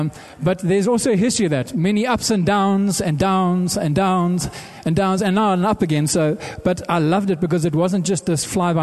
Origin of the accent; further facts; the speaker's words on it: Zimbabwe; moved away as an adult; I grew up in Zimbabwe for the first 20 years of my life